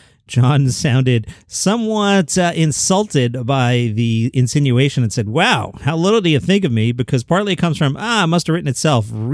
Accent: New York City, New York, United States; Can I tell you something as a New Yorker who rides the subway?

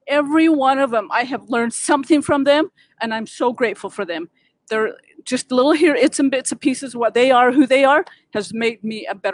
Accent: Four Corners, United States; now in Salt Lake City, United States; I'm from Salt Lake. I'm actually originally from Four Corners area. I'm the only first Native American here.

